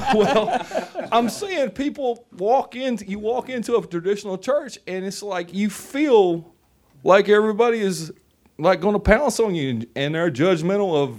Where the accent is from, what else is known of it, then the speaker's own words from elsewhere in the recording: the South, United States; also born or lived in California / Louisiana; I mean, I'm a Southerner by trade.